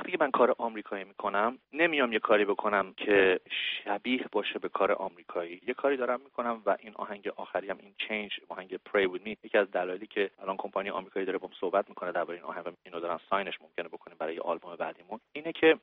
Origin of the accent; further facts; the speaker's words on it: Iran; من واقعا فکر میکنم به عنوان یک ایرانی و خواننده هنرمند ایرانی،